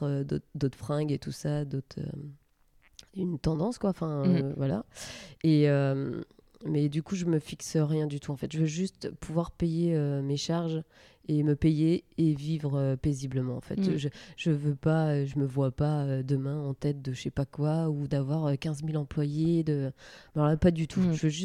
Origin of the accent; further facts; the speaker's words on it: Pays de la Loire, France; born there; Je suis née en Mayenne, c'est difficile de dire un endroit. Je suis née là, j'adore.